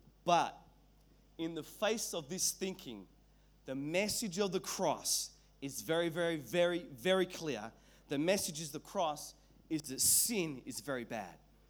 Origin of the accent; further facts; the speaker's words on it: Whangarei, Northland, New Zealand; born there; I was born in New Zealand and in a town called Whangarei on the North Island of New Zealand.